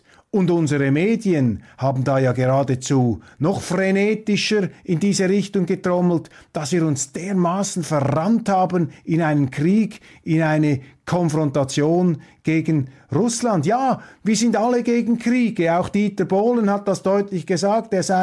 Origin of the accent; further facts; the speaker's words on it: Switzerland; was mich als Schweizer und … im Speziellen außerordentlich gefreut hat.